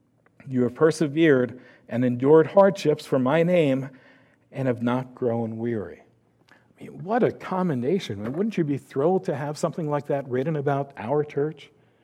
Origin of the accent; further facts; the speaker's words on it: United States; But being American sometimes works against being a good believer, being a good follower of Christ.